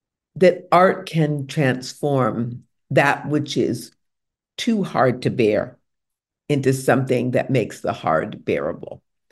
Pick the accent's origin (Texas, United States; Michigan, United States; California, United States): Michigan, United States; Detroit; One, as you say, I was born in Detroit in 1959. I was born in the very same year as Motown Records. But that first part, life is hard, God is real, that was part of my Black girlhood in Detroit, evangelical Christianity.